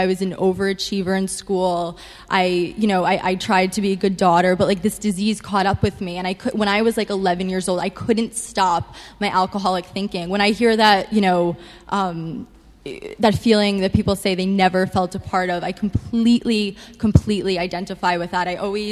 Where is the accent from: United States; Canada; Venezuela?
United States; Queens, New York; So, I grew up in Queens.